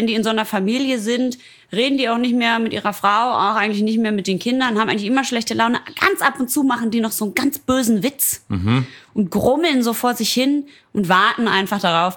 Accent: North Rhine-Westphalia, Germany; Ich komme ja aus dem Ruhrpott

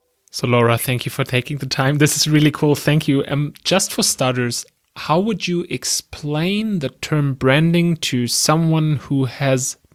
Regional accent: Germany; accent: German; English is a second language; I'm from Germany, as you can tell by my accent.

